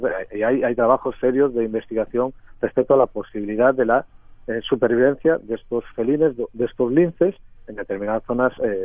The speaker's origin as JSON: {"language": "Spanish", "region": "Galicia", "country": "Spain", "said": "Galicia, porque yo soy gallego"}